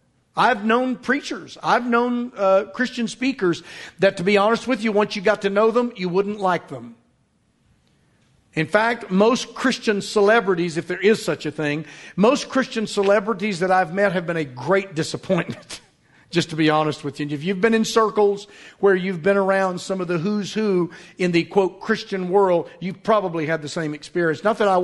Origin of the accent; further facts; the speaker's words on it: United States; now in Oklahoma, United States; For instance, I'm an American. I live in Oklahoma.